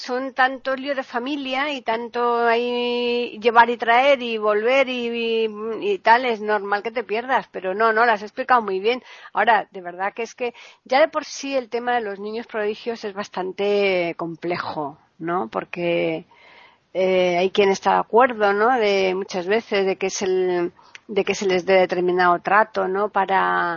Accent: Alcalá de Guadaíra, Andalusia, Spain; Yo sí, claro, yo soy de Alcalá de Guadaira.

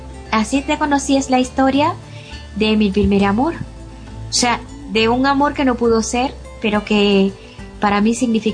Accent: Quisqueya, San Pedro de Macorís, Dominican Republic; Yo soy oriunda de San Pedro de Macorís, República Dominicana. Un pueblito que pertenece a San Pedro de Macorís, que es un central azucarero, que se llama Quisqueya.

